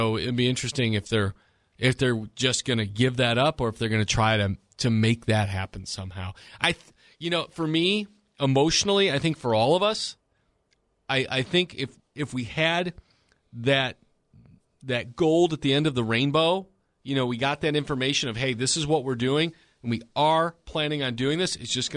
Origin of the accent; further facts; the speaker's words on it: Chicago, Illinois, United States; I grew up in Chicago. I've lived through snowstorms and being snowed in.